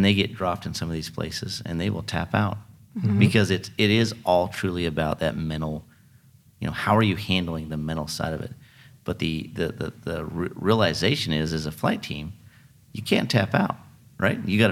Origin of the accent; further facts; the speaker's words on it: Oregon, United States; I'm from Oregon originally, and it's the same way.